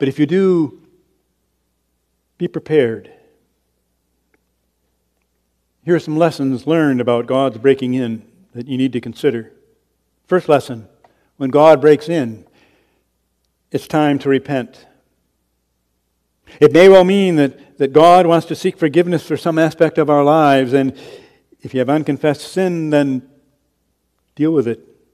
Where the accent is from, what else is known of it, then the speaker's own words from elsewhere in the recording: Kalamazoo, Michigan, United States; Growing up in Kalamazoo, there was what was called a roundhouse.